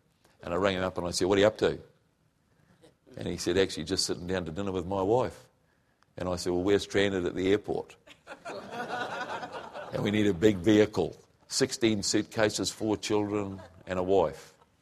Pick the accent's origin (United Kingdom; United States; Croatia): Croatia; Serb, and so I'm a Croat, okay, my mother is a Croat